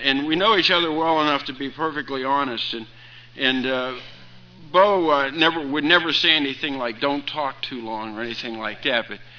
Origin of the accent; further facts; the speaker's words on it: Wheeling, West Virginia, United States; born there; now in North Carolina, United States; I'm not was not born in the state of North Carolina. I'm a naturalized citizen. Julia's from North Carolina, so I married in. But I was born in a small town on the Ohio River in the tri-state area, Wheeling, West Virginia